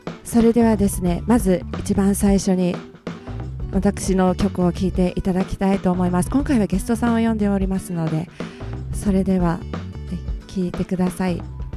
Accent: Kyushu, Japan; 私九州出身なんですよ。

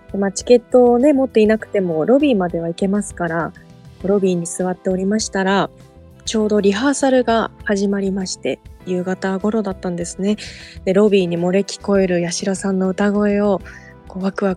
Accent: Asahikawa, Hokkaido, Japan; 実は小学生の頃にですね、地元旭川のホールに … のコンサートがございまして

